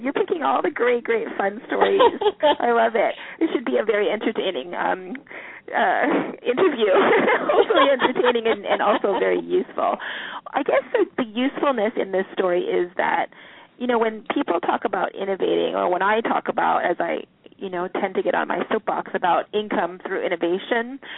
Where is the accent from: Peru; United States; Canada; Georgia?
Canada; born there; And I was born in Canada.